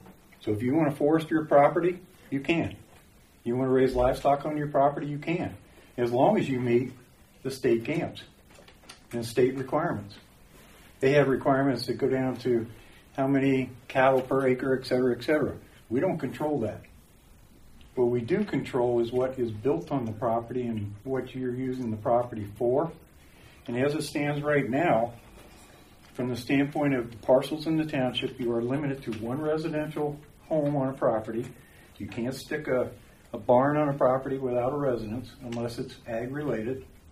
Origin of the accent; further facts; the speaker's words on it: Cincinnati, Ohio, United States; I grew up in Cincinnati, grew up in a very large community.